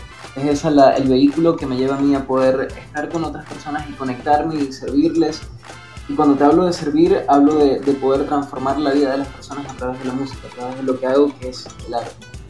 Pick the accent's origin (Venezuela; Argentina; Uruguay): Venezuela; Maracaibo, Zulia; comencé profesionalmente como a los 18 años más o menos, en Maracaibo, Venezuela, que es en mi país, de donde soy, y tengo 26 años.